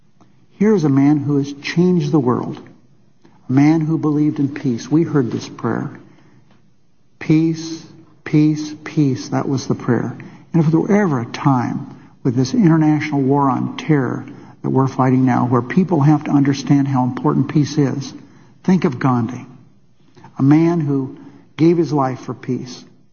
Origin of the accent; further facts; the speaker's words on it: Searchlight, Nevada, United States; You know, I'm a guy from Searchlight who ate beans and rice